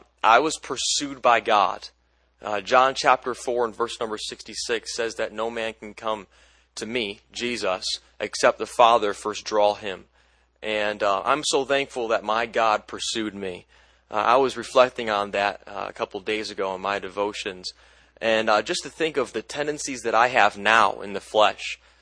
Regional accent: Michigan, United States; I am from Michigan.

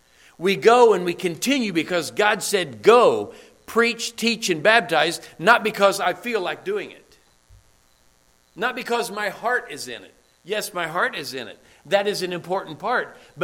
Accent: Indiana, United States; moved away as an adult; now in Costa Rica; Yes, Edie and I, Hoosiers, we're from Indiana. That means a lot of things. We are from Indiana and we will go long, and we have.

